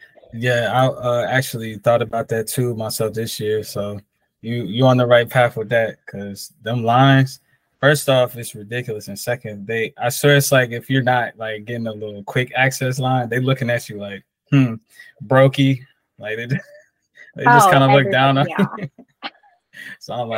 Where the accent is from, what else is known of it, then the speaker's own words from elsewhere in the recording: Blytheville, Arkansas, United States; born there; also born or lived in Germany; I was born in Blytheville, Arkansas, which is a very small town. It's probably about an hour outside of Memphis, Tennessee. And I moved to a bunch of places.